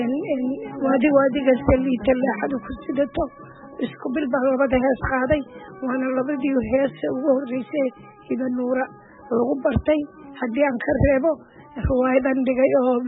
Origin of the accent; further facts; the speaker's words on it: Borama, Awdal, Somalia; also born or lived in Awbare; Waxaan anigu oo 4 jir meelaha 5 jir u dhexeeyay oo lay keenay magaalada Boorama, halkaasaan ilaa intaan wax kala garanayay joogay.